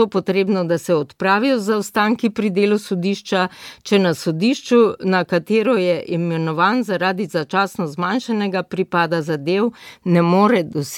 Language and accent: Slovenian; Ptuj, Drava, Slovenia; Po rodu sem Ptujčanka.